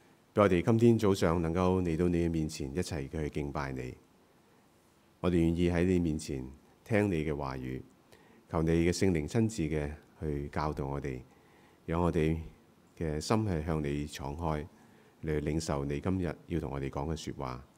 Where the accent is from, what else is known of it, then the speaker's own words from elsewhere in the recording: China; 我们中国人有一句俗语讲话，种瓜得瓜，种豆得豆。